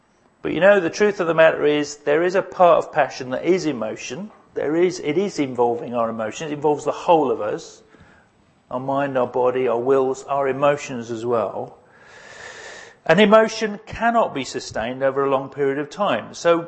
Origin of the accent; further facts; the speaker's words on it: United Kingdom; I'm British, so I don't do emotion.